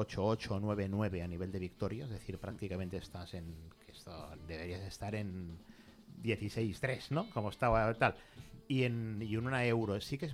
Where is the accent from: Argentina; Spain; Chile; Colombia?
Spain; Sitges, Catalonia; yo soy de Sitges